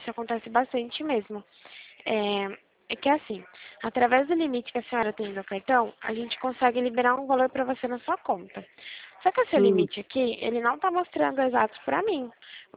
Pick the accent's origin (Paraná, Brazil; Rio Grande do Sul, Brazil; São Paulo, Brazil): São Paulo, Brazil; Limeira; Eu sou de Limeira, São Paulo.